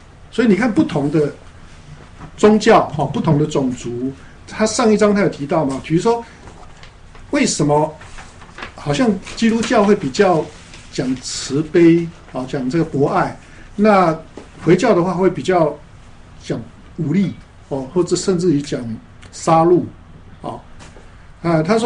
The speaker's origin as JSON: {"language": "Chinese", "country": "Taiwan", "said": "像我们台湾人呢，哈，主要的信仰是什么？观世音菩萨或者是妈祖嘛。"}